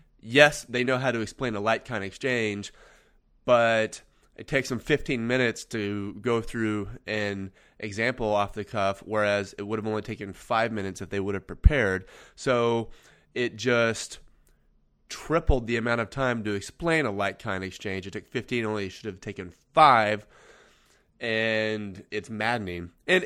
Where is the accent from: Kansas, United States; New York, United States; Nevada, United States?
Kansas, United States; like I said, I'm from Kansas, and... I recently moved from the city. I'm a suburban kid, and we recently moved out into the country.